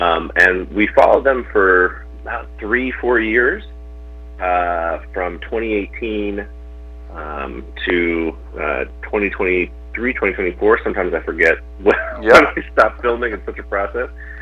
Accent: Chapel Hill, North Carolina, United States; I grew up in like around Chapel Hill, North Carolina. And so kind of more suburban city areas, but surrounded immediately by farms.

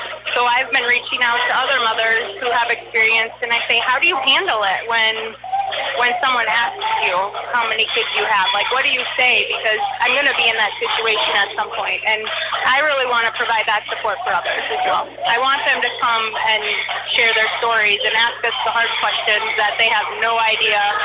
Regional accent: Camby, South Dakota, United States; now in Sioux Falls, United States; I'm originally from Camby. … I'm a 2006 graduate of Camby High School.

